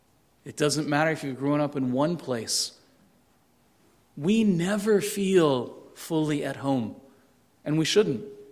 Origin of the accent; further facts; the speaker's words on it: Canada; As a man, as a Chinese background man growing up in Canada